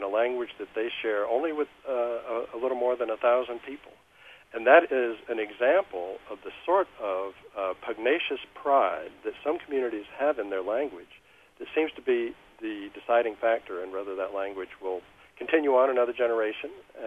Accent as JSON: {"language": "English", "region": "the South", "country": "United States", "tie": "born or raised there", "also_born_or_lived": "Northern United States", "said": "since I grew up in the South U.S. partly, and partly in the Northern U.S."}